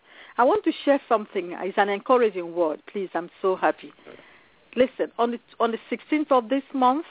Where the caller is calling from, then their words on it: Fort Wayne, Indiana, United States; Fort Wayne, Indiana.